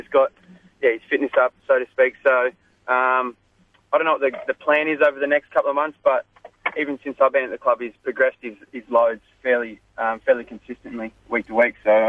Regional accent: Corowa, New South Wales, Australia; Yeah, well, I'm from Corowa, so that's up in the Murray River.

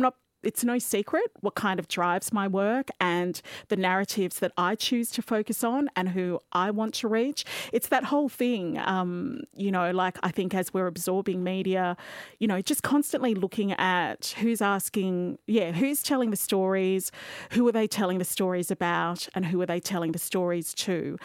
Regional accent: Melbourne, Victoria, Australia; I grew up in Camberwell and Hawthorne, and it's a very lovely area, but it's polite. It's a very well-to-do area here in Melbourne.

